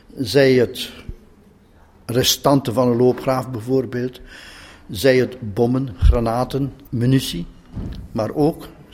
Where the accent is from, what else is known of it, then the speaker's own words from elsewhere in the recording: Flanders, Belgium; wij bij ons in Vlaanderen